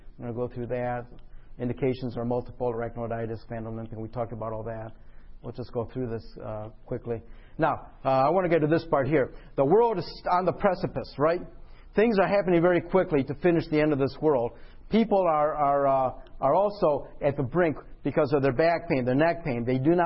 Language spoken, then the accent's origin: English; Michigan, United States; I'm from Michigan. 29% of our population is obese.